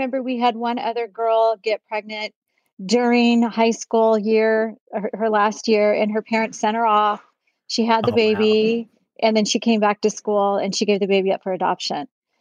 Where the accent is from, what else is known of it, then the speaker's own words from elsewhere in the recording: Glendora, California, United States; I grew up in Glendora, a small little town. And I was there until probably mid-20s, and I moved to Orange County.